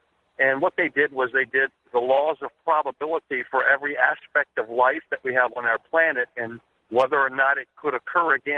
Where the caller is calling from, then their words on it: Richmond, Virginia, United States; I'm calling from Richmond, Virginia.